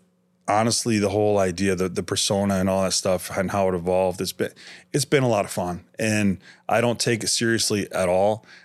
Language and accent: English; Pittsburgh, Pennsylvania, United States; born there; So my individual fandom changed a lot because I was born in Pittsburgh and I was a Steelers fan. So I was born in 1972.